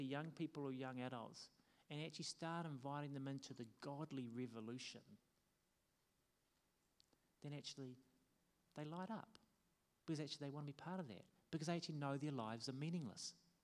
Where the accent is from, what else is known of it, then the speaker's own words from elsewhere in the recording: New Zealand; And here's the good news of being a New Zealander.